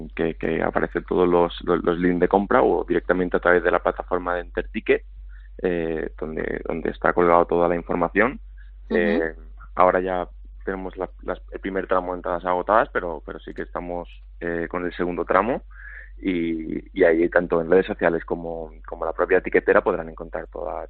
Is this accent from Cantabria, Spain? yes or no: no; Málaga, Andalusia, Spain; nuestros orígenes son malagueños, somos malagueños.